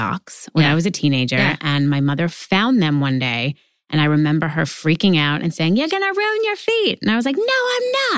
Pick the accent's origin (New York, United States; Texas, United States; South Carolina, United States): New York, United States; I grew up in New York.